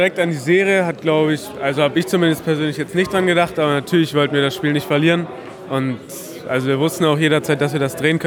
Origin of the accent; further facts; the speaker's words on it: Leipzig, Saxony, Germany; now in Erfurt, Germany; Ich komme aus Leipzig. Ich habe ab der U17 aber hier gespielt.